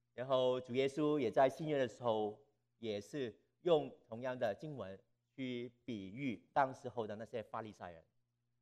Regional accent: China; 这个就是好像我们中国人讲的话，心口不一，口蜜腹剑。

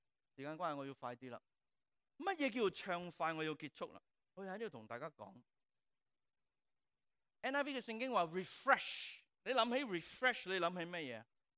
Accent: China; 即系我哋中国人话咩啊，安心啊

